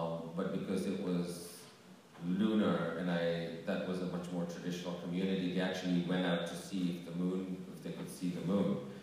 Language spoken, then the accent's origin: English; Albania; I'm from Albania